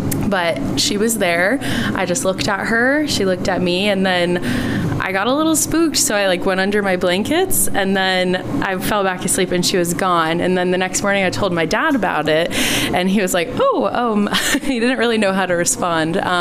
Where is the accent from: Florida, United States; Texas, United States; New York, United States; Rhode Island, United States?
Rhode Island, United States; No, I'm from Rhode Island.